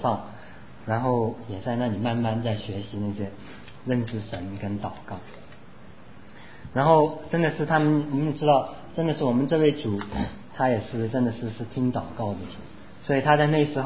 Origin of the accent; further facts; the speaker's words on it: Guangdong, China; 那么我是广东人呢，刚才还有好几个广东人来的，讲几句广东话，所以会讲广东话，